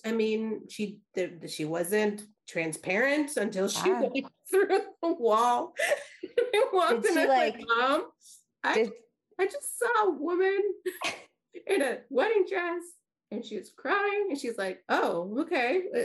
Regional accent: Dallas, Texas, United States; No, I'm from Dallas.

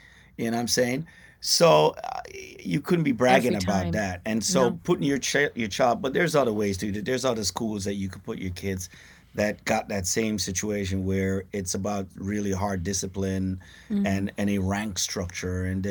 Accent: Kingston, Jamaica; now in United States; You know, I came from, you know, a place called Raytown in downtown Kingston.

